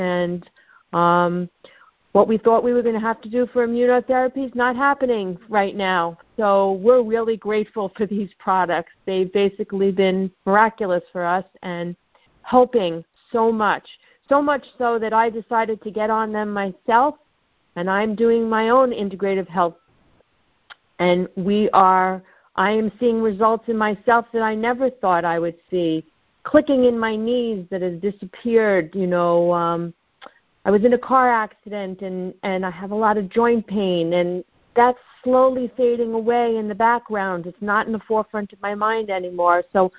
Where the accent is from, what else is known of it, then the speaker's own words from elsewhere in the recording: New York, United States; I am from New York